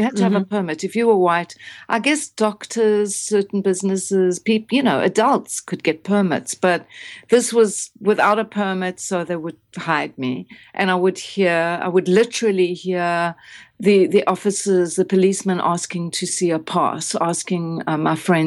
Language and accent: English; South Africa; when I could apply them as a South African, you know, as a child growing up in this really unjust, inhumane society.